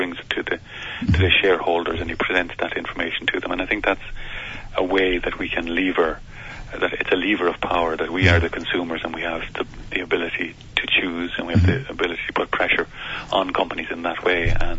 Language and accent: English; Longford, Leinster, Ireland; In my mm-hmm. own part of the country, I come from Longford.